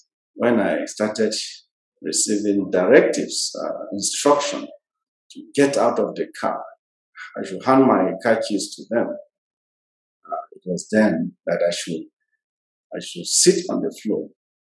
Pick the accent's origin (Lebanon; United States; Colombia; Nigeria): Nigeria; Plateau; I come from Plateau State, Nigeria. I've been a pastor with the Church of Christ in Nations, Kokin.